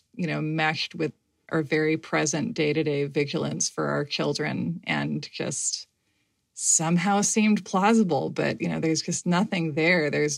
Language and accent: English; United States; But I have only experienced being an American.